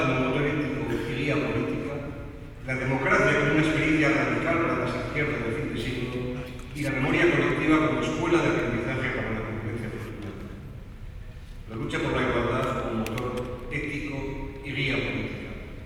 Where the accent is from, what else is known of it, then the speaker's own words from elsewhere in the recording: Basque Country, Spain; Yo vengo de Euskadi, el País Vasco, un pequeño y hermoso rincón de Europa